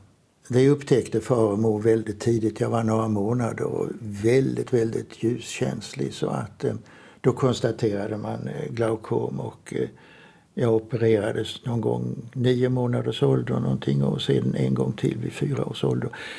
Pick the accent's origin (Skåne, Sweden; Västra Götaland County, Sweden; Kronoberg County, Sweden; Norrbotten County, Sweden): Skåne, Sweden; Trelleborg; jag är uppvuxen i Trelleborg, Söderslätt.